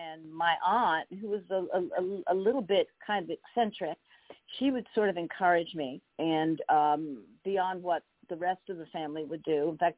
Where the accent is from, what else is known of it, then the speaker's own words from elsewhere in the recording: Queens, New York, United States; But for most of my life, I grew up in Queens, and I've then always pretty much lived in New York City unless I was on the road.